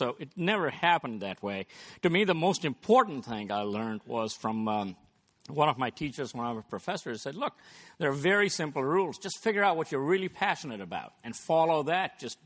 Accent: India; when I was growing up in India, you either had to be a doctor or an engineer.

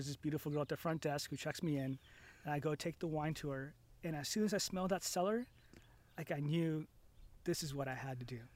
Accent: California, United States; And I'm from the Bay Area, close to San Francisco, and I wanted to come back home.

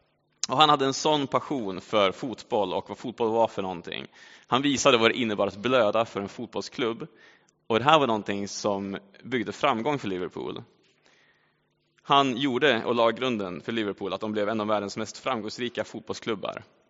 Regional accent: Norrland, Sweden; Och jag kommer från Norrland från början, så om ni inte förstår vad jag säger så kan det vara därför.

